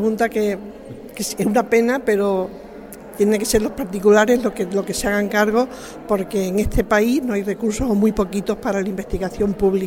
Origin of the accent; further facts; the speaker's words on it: Monesterio, Extremadura, Spain; De la vida de mi tierra, que siempre tira mucho, y se une efectivamente a la emoción de estar aquí en Monesterio